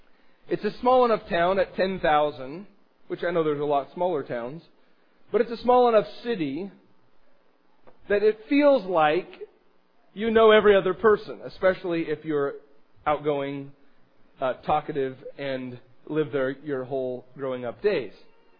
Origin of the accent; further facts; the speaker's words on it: Jerome, United States; Why would the blonde-headed paperboy, kid from Jerome … be concerned about being a preacher in his hometown? There's one word, history. History. I lived there for 22 years.